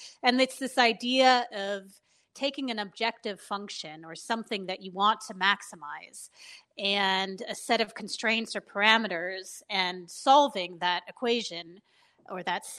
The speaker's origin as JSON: {"language": "English", "region": "California", "country": "United States", "tie": "born or raised there", "said": "I grew up in the Bay Area, sort of on the cusp of an earlier tech boom. And then I went east for college and grad school at MIT, which was another center of optimization, and came back to Silicon Valley when it was sort of roaring into the latest tech boom."}